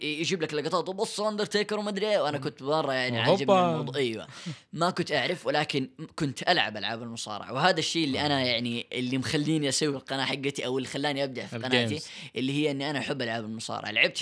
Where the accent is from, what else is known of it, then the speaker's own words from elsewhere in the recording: Jeddah, Makkah Province, Saudi Arabia; ساكن في جدة، أتولدت في جدة، صراحة ما تولدت في جدة يعني بالضبط، ولكن عشت حياتي كلها في جدة، فأقدر أقول خلاص جدة.